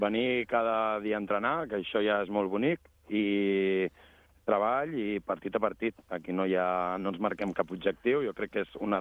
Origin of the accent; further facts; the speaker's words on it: Els Monjos, Catalonia, Spain; jo soc dels Monjos i serà com a casa meva.